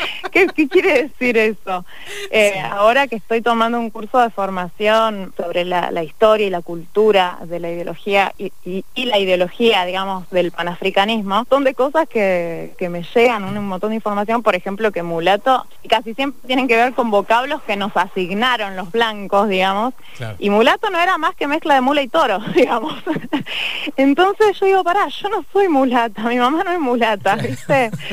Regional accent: Cipolletti, Río Negro, Argentina; yo soy de Cipolletti y hacía años que ya venía como vinculada a este proceso personal, digamos.

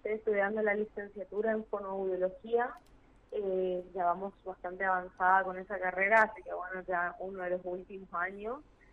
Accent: Corrientes, Argentina; Estoy radicada en Corrientes Capital, sí, nací acá en Corrientes Capital, más allá de que yo no me sienta parte

